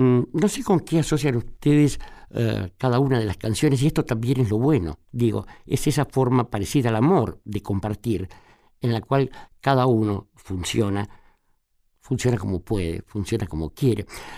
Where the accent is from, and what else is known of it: Argentina